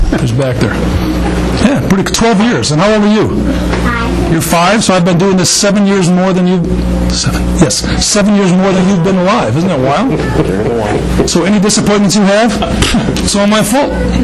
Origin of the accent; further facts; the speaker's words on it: Geneva, United States; I grew up in Geneva